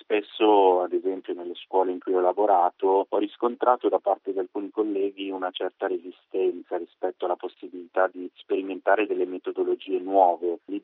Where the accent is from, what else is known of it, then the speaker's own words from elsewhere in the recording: Milan, Lombardy, Italy; also born or lived in Calabria; io sono originario della Calabria in realtà, però vivo sin da bambino a Milano, come si sente anche dal mio accento probabilmente.